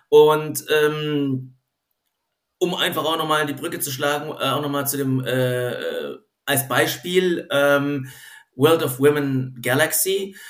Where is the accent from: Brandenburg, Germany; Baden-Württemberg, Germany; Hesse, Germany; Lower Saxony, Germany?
Baden-Württemberg, Germany; Stuttgart; es gab auch in Stuttgart, wo ich herkomme, gab es ein NFT-Treffen